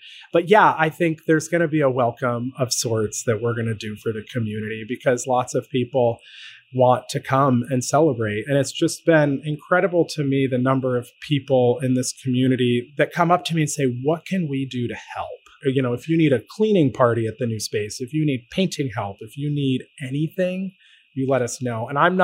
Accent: Syracuse, New York, United States; So I grew up in central New York. I grew up in Syracuse

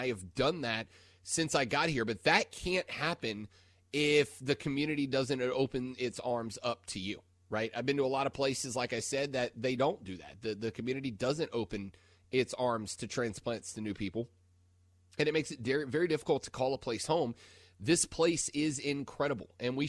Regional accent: Fort Walton Beach, Florida, United States; I grew up in Destin, Fort Walton Beach, Florida, and it's a very similar makeup.

